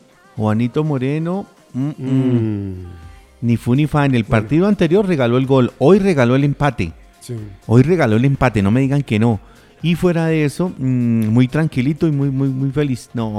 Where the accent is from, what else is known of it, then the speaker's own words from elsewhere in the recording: Plato, Magdalena, Colombia; De Plato, bueno, Magdalena. Plato de mi tierra, ¿no?